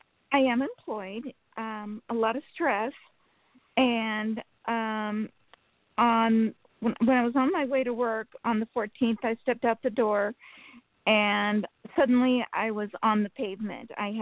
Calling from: Sacramento, California, United States; from Sacramento.

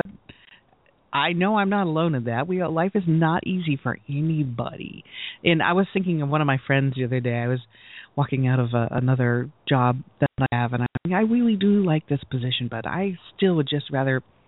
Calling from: Michigan, United States; I come to you from Michigan, and our state rock is the Petoskey Stone.

